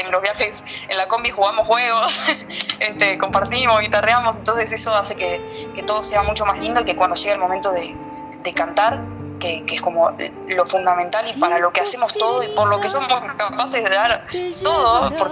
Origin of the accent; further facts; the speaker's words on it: Buenos Aires, Argentina; Yo soy de Buenos Aires, decía.